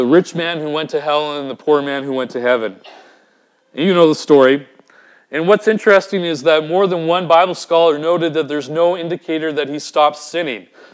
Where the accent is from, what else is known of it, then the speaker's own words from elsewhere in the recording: Vancouver, British Columbia, Canada; I'm from Vancouver and we like all animals and all that kind of thing.